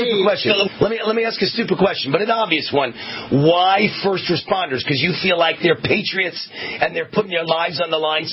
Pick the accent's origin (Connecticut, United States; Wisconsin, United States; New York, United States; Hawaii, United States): New York, United States; I grew up in New York.